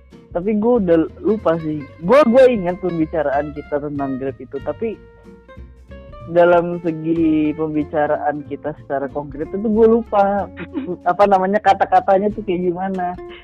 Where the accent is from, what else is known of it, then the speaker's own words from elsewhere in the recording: Tasikmalaya, West Java, Indonesia; si Windy ini juga kebetulan aja sama-sama orang Tasik. Dan rumahnya itu deket sama kampung aku gitu kan ya.